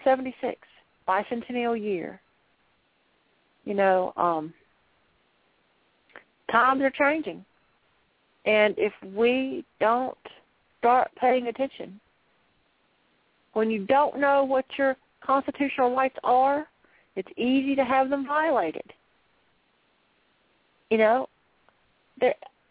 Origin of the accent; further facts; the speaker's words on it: United States; it's a sad state of affairs when we as American citizens, those that are born here, not naturalized citizens